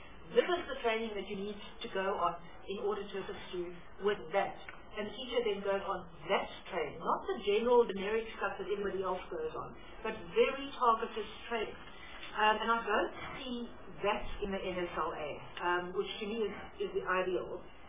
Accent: Eastern Cape, South Africa; Now, you know I'm from the Eastern Cape, so I take special interest in that.

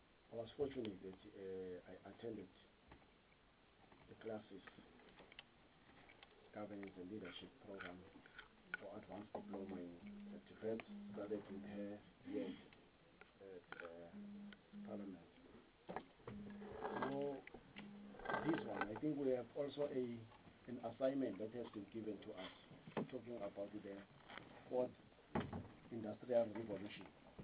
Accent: Mpumalanga, South Africa; Unfortunately, I'm also from Mpumalanga.

